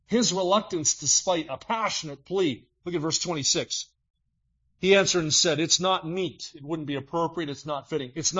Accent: New Jersey, United States; Oh, listen, I grew up in South Jersey.

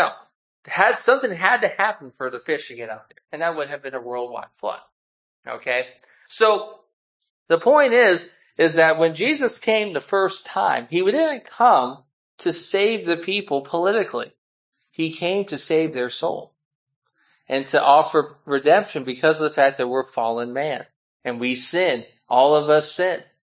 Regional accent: Florida, United States; See, I'm from Florida. We fish all the time.

